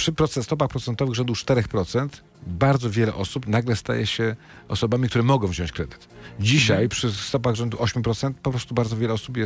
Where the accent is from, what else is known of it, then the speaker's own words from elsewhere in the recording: Wrocław, Lower Silesian Voivodeship, Poland; jestem z Wrocławia.